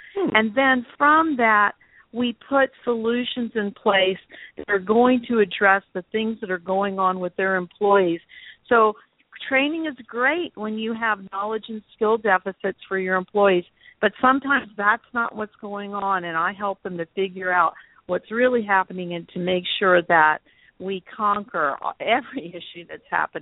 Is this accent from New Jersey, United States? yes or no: no; Miami, Florida, United States; I'm originally from Miami, Florida.